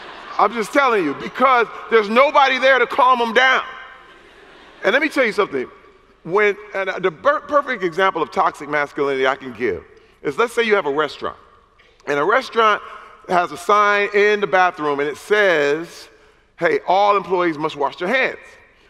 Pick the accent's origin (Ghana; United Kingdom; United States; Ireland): United States; Flint, Michigan; You know, I came up from Flint, Michigan. I was an athlete. I played 7 years in the NFL. Flint, Michigan was a very depressed area.